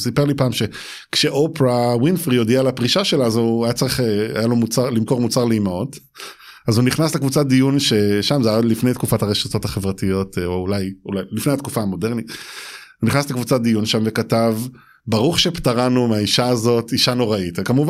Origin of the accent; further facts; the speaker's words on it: United States; moved away as an adult; also born or lived in Israel / Cleveland / Maryland; עברנו לקליבלנד, ארצות הברית, בהמשך עבד בתעשייה האווירית ועברנו למרילנד. רוב ילדותי עברה בארצות הברית